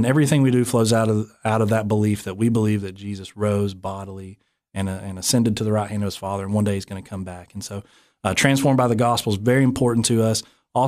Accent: Tennessee, United States; accent: hillbilly; also born or lived in Western North Carolina; I grew up, you could probably hear it in my voice, I'm a hillbilly. I grew up in East Tennessee, Western North Carolina, in the Appalachian Mountains

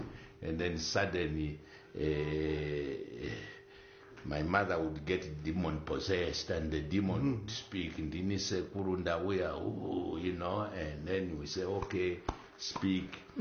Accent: Zambia; My dad divorced my mother when I was 3 months old. Mm-hmm. And so we ended up growing up in Zambia.

